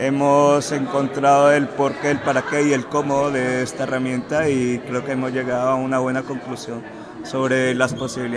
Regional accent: Colombia; más que todo en mi país natal, que es Colombia

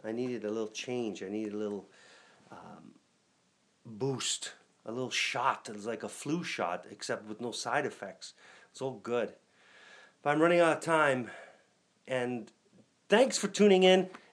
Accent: Canada; as a Canadian, you don't want to be using data on the cellular network in the States.

